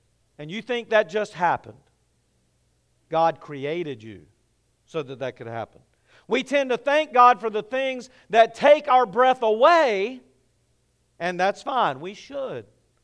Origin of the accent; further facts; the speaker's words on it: the South, United States; since I was from the South, that I needed some lessons on interracial interaction